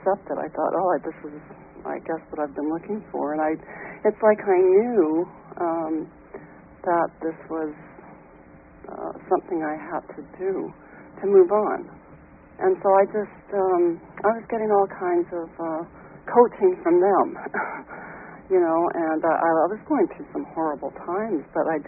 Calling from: British Columbia, Canada; Hi, I'm calling from British Columbia.

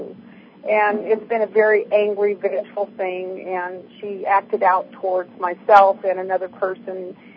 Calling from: San Diego, California, United States; I'm calling from San Diego.

